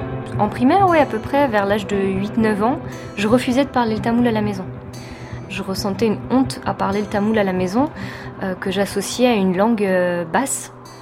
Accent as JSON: {"language": "French", "country": "France", "tie": "born or raised there", "said": "moi je suis née ici et je suis française et je me considère comme ça."}